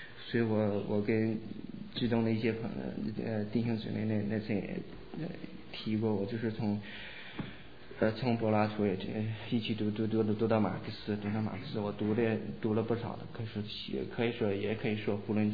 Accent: Jilin, China; 因为我从小在东北长大，我在吉林长大

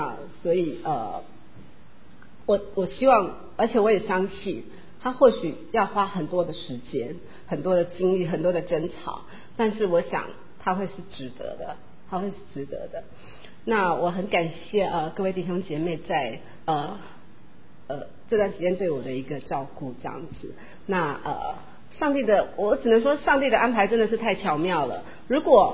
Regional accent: Taiwan; 我来自台湾呐，我的父母大概就是所谓传统的民间信仰。

